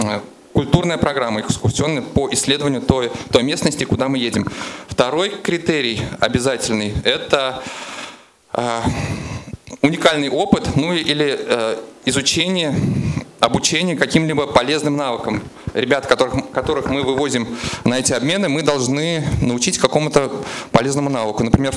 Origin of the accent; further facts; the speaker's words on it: Saint Petersburg, Russia; я из Санкт-Петербурга.